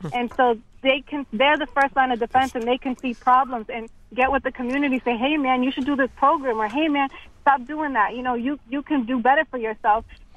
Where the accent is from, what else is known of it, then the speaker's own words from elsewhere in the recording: Boston, Massachusetts, United States; I grew up in Boston Public Schools, and my father was in prison for most of my life.